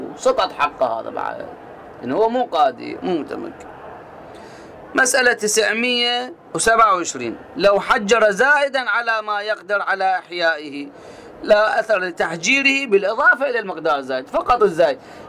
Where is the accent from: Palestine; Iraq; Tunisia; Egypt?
Iraq; احنا عندنا بالعراق